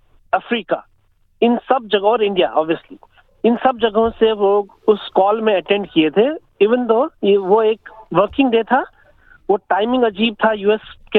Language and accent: Hindi; Jammu and Kashmir, India; now in Australia; as a Kashmiri मैं बोल रहा हूँ, ये कश्मीरी हूँ, कश्मीरी पंडित हूँ, ऑस्ट्रेलियन हूँ, ऑस्ट्रेलियन इंडियन हूँ